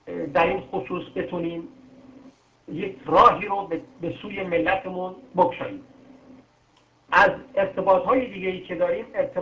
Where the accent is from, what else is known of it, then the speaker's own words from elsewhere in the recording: Ahvaz, Khuzestan, Iran; من به عنوان یک اهوازی امید دارم